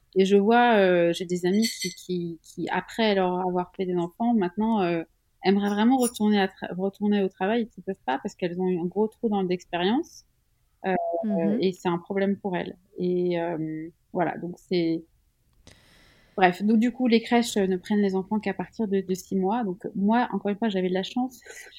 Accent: Switzerland; Je suis suisse

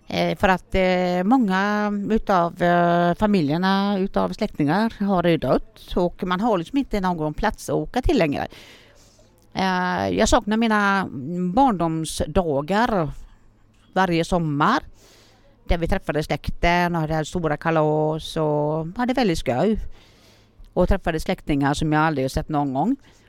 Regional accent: Gävle, Gävleborg County, Sweden; also born or lived in Finland; now in Gothenburg, Sweden; jag är en finska som kom till Göteborg runt 1990-91. Född i Finland, 3 år gammal, kom upp till Gävle, utanför Gävle. Kom, gick i skola, utbildning, alltihopa. Tröttnade på min gamla hemstad. Och som nu är jag i Göteborg.

